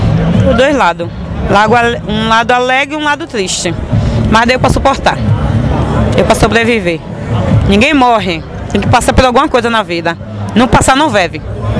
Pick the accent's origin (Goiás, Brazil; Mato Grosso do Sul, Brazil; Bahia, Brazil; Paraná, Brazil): Bahia, Brazil; Salvador; De nascimento, eu nasci no Bonocô, chama Corme de Farias. Nasci com minha tia, depois agora vim para o Cabula, moro com minha mãe. Fui nascida e criada com minha mãe.